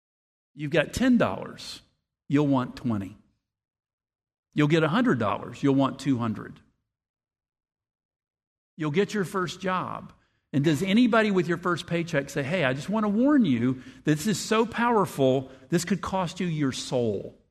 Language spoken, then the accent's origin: English; West Virginia, United States; also born or lived in Atlanta, Georgia; I was born in Atlanta, Georgia. I was raised in West Virginia, where the joke is there's more guns than people